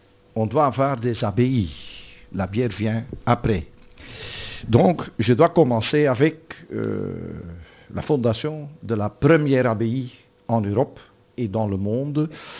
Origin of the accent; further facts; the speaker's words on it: Flanders, Belgium; first language Dutch; French is a second language; moi, je suis néerlandophone, je suis flamand, donc quand je dis des bêtises en français, excusez-moi. Hein, pour mal français, c'est ma quatrième langue. Hein, non, troisième.